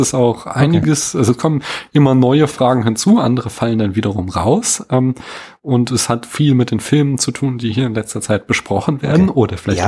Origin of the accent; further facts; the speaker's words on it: Hesse, Germany; Ich bin ja so Mittelhesse, sag ich jetzt nochmal.